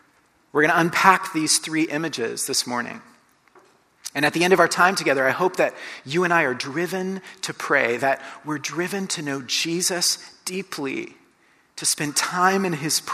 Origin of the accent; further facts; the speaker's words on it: Colombia; I grew up in Colombia, and so I was like, oh, okay.